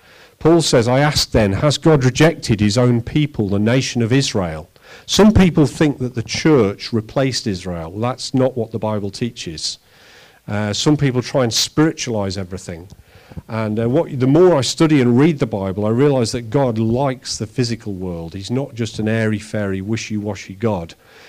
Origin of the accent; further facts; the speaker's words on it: United Kingdom; You know, so I'm British